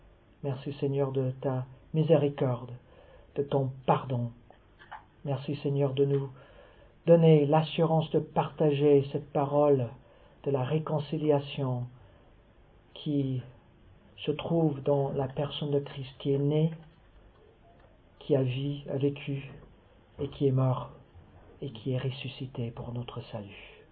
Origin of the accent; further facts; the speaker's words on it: United States; now in France; parce que j'habite en France, je suis Américain, j'ai des origines italiennes